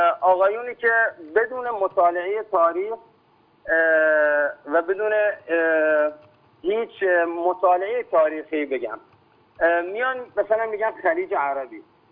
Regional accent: Khuzestan, Iran; به عنوان یک عرب خوزستانی از نام خلیج فارس دفاع میکنم، افتخار میکنم که من یک عرب ایرانی هستم

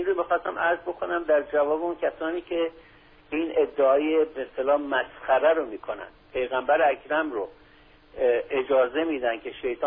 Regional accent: Iran; گفتم من ایرانی هستم. گفت سنی هستی یا شیعه؟ گفتم شیعه هستم.

